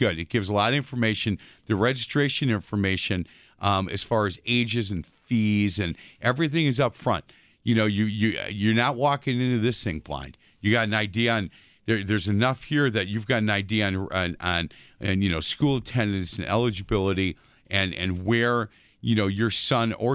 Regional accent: Ireland; I'm an Irish guy that can talk

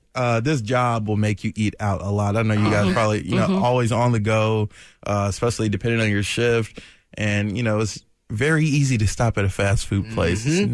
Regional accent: Decatur, Georgia, United States; South DeKalb Mall, I'm from, you know, I grew up in Decatur.

